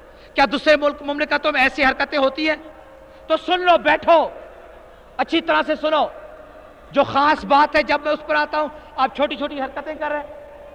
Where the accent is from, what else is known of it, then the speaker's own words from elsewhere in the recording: Larkana, Sindh, Pakistan; born there; اور میں جا رہا ہوں کیونکہ لاڑکانے میں میں پیدا ہوا تھا، اور لاڑکانے کی زمین کو میں خراج تحسین پیش کرنے جا رہا ہوں، کیونکہ وہاں کی پیدائش ہے